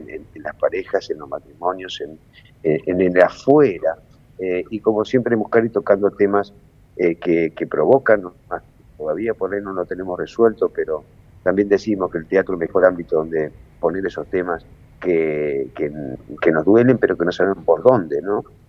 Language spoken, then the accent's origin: Spanish; Argentina